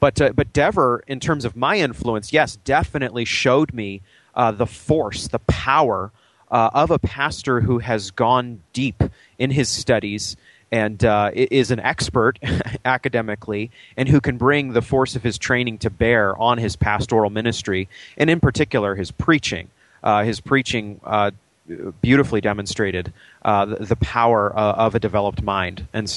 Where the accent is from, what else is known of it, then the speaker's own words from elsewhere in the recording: Maine, United States; I grew up in Maine. Went to a public high school on the coast of Maine, about 160 students. Went to a small liberal arts college in southern Maine called Bowdoin College